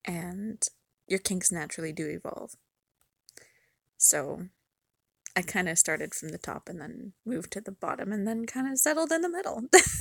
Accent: Canada; accent: Canadian; So there's some words in here that may or may not bring out my Canadian accent.

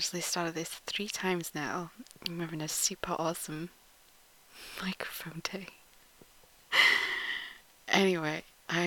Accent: Yorkshire and the Humber, United Kingdom; I'm the same neck of the woods as Rilu. I'm from Yorkshire, Northern England. I'm northeast, maybe.

